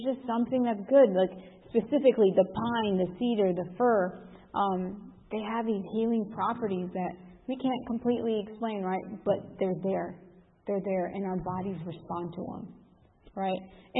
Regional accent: Chicago, Illinois, United States; I grew up in Chicago, and I called it the concrete jungle, okay? Like I grew up in the city proper

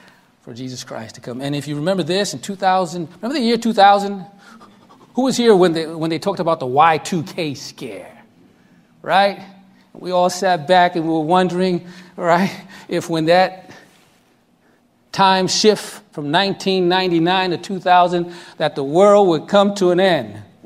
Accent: New York, United States; Growing up in New York, sometimes, you know, this thrive and excitement for the Lord wears out.

